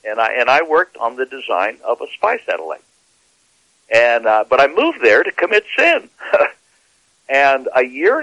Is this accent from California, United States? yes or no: no; Texas, United States; Actually, on a number of them. I was born in the Holy Land, the panhandle of Texas, about 100 miles east of Amarillo. I've always referred to Texas as the Holy Land.